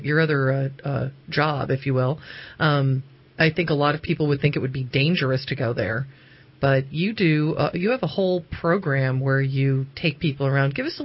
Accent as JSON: {"language": "English", "region": "East Coast", "country": "United States", "tie": "born or raised there", "said": "I grew up on the East Coast, and a lot of people on the East Coast are Jewish, for openers."}